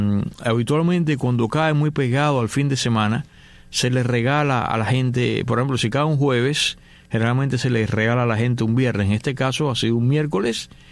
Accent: Cuba; now in United States; nosotros en este caso que somos hispanos, que somos latinos, que venimos de Cuba

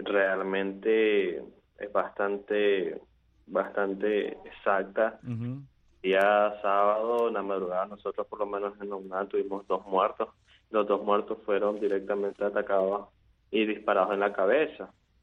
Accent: Nicaragua; como nicaragüense, como joven que ha visto caer a varios amigos y compañeros

